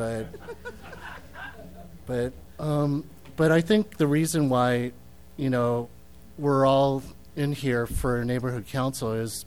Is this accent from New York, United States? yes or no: no; Van Nuys, California, United States; I grew up in the area since I was 10 and seeing the changes and everything.